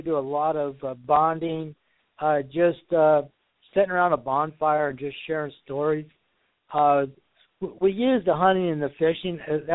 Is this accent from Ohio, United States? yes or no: no; Iowa, United States; I'm based out of Iowa. I'm born and bred in Iowa.